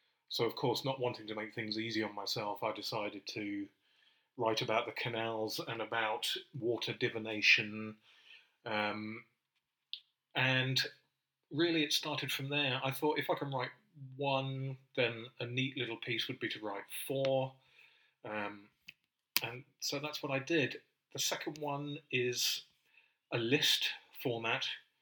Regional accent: South West England, United Kingdom; moved away as an adult; now in Birmingham, United Kingdom; I'm a writer who lives in Birmingham. Though I'm originally from the West Country, I made the city and the Midlands in general my home 25 years ago now.

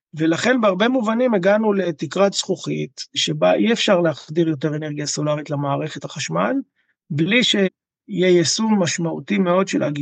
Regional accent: Jerusalem, Jerusalem District, Israel; אז אני בירושלים, אני ירושלמי, משפחה ותיקה בירושלים, 17 דורות

